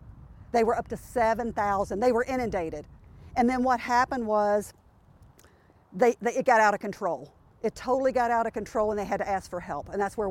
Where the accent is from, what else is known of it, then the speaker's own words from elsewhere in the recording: the South, United States; accent: Southern; It's very close-knit, just not like Kentucky at all. But I'll tell you a funny, though. They love my Southern accent.